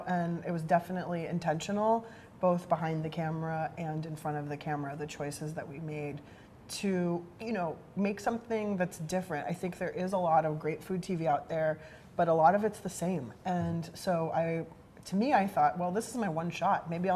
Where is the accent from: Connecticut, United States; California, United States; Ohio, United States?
California, United States; San Diego; And I am from San Diego. I grew up eating Mexican food.